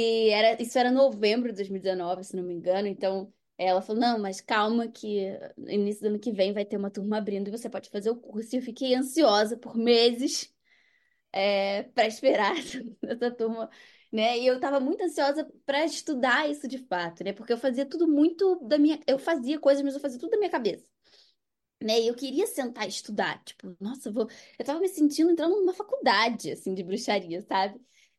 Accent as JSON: {"language": "Portuguese", "region": "Rio de Janeiro", "country": "Brazil", "said": "É, eu sou do Rio de Janeiro, né? Então, todo o grupo está em São Paulo e eu tô no Rio."}